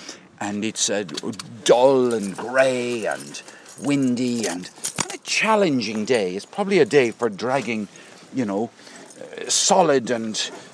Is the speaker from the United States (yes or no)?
no; Limerick, Munster, Ireland; born there; now in Cork, Ireland; So I was born in Limerick, I live in Cork.